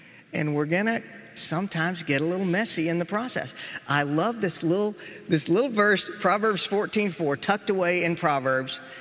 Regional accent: Waco, Texas, United States; I grew up in Waco, Texas, the home of Baylor University

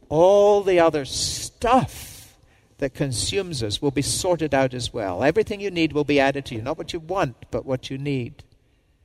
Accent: Scotland, United Kingdom; Obviously, as a Scot, one of my favorite movies that I go back to again and again.

